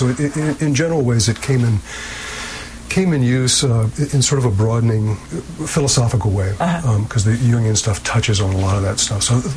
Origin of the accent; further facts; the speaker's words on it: the South, United States; basically I'm from the South, even though we moved all around in different places. So the pride in the South is also another sort of funny thing, because we're Americans, but we have pride locally as well.